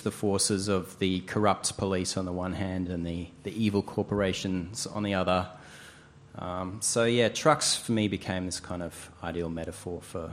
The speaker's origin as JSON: {"language": "English", "town": "Toowoomba", "region": "Queensland", "country": "Australia", "tie": "born or raised there", "said": "I grew up in Toowoomba"}